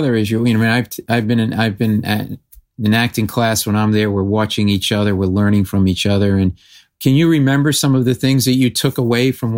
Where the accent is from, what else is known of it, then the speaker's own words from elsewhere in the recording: New England, United States; I'm a Celtics fan. I grew up in New England, so I would have liked to see you on the Celtics.